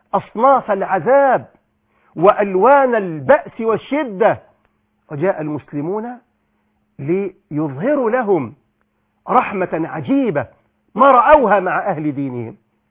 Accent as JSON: {"language": "Arabic", "country": "Egypt", "said": "في بلادنا مصر"}